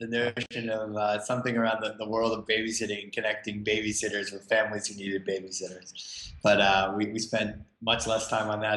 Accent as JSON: {"language": "English", "town": "Providence", "region": "Rhode Island", "country": "United States", "tie": "born or raised there", "said": "where I grew up in Providence."}